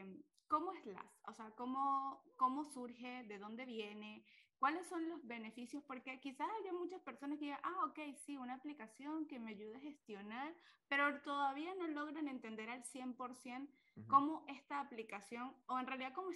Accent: Venezuela; yo quiero decir que aquí somos 4 venezolanos.

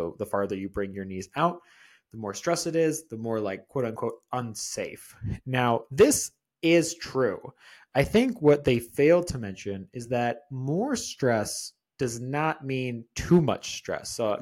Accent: British Columbia, Canada; I'm Canadian, if you guys didn't know. I think I mentioned that before, but apparently I don't have too much of an accent.

